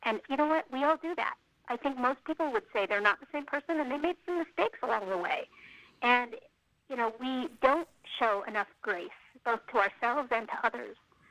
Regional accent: Colorado Springs, Colorado, United States; I grew up in this area, so many school trips to the top of Pikes Peak.

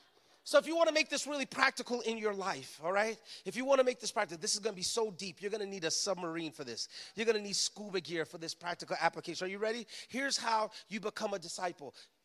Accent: New York City, New York, United States; I'm from New York, can you tell? And there's this rapper that I love. By the way, New York is the home of hip-hop music. Rap music was born in New York, where I'm from, the Bronx.

